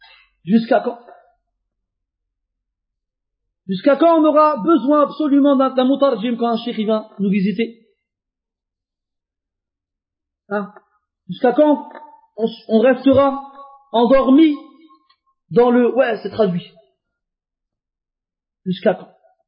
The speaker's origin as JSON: {"language": "French", "country": "France", "tie": "born there", "said": "Moi, je suis né comme vous en France. Et avant une douzaine d'années, je parlais pas un mot d'arabe."}